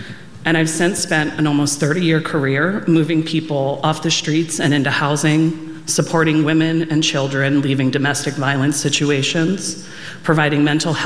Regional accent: Philadelphia, Pennsylvania, United States; Growing up in Philadelphia with a single mom who often had to work multiple jobs to make ends meet

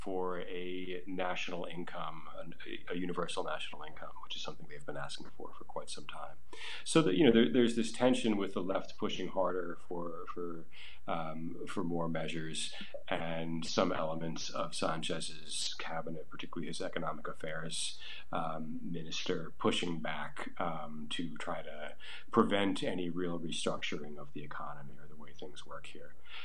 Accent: United States

